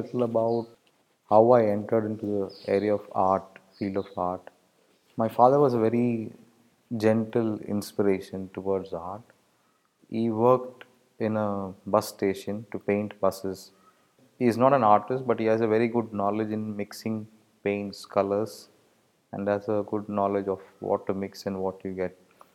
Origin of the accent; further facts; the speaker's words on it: India; the artist here. I'm from India and I live in Karnataka, southern part of the India, West Coast.